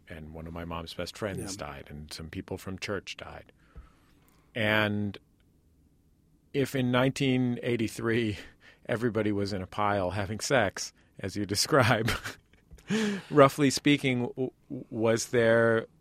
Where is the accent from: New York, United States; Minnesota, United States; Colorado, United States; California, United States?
California, United States; San Francisco; I grew up in San Francisco